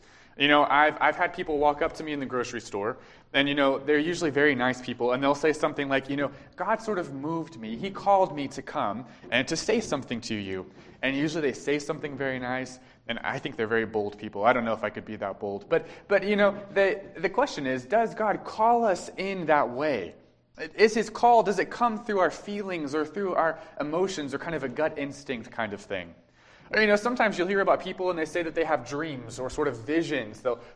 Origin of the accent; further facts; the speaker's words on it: Dallas, Texas, United States; She's from West Texas, and I grew up in the Dallas area, so it's a brave new world for us, I suppose.